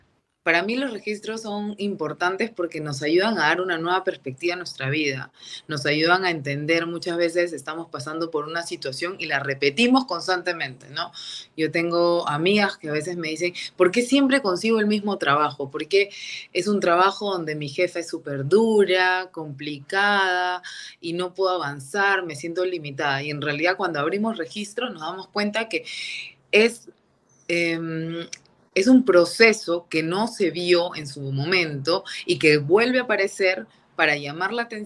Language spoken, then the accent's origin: Spanish; Lima, Peru; Yo soy de Lima, Perú.